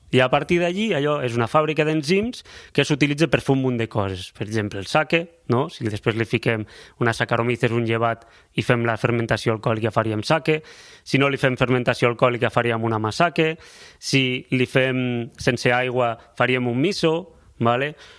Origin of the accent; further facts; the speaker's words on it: Lleida, Catalonia, Spain; soc de Lleida